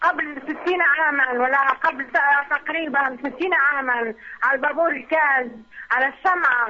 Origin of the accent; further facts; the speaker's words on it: Gaza, Gaza Strip, Palestine; إحنا من غزة في حي تل الهوى